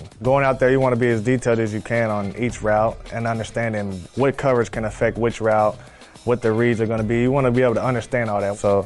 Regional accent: Covington, Kentucky, United States; I grew up in Covington, literally right across the bridge from Cincinnati. And, I mean, that's home.

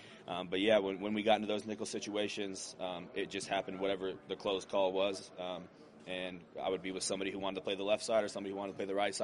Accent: Nebraska, United States; Ndamukong Suh played at Nebraska. I grew up in Nebraska.

